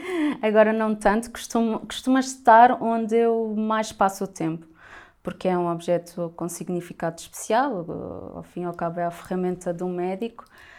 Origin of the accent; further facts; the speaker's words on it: Madeira, Portugal; É como eu venho da Madeira.